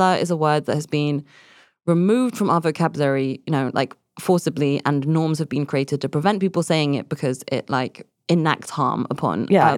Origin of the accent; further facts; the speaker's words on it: United Kingdom; it is quite funny as like a British person to be here, especially with other Brits sometimes in a bar